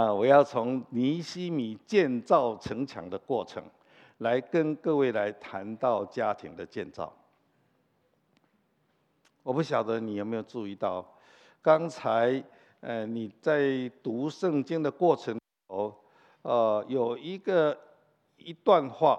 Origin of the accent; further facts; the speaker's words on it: Los Angeles, California, United States; 特别我是从洛杉矶来的我们在洛杉矶住的房子呢大致上都是比较小小的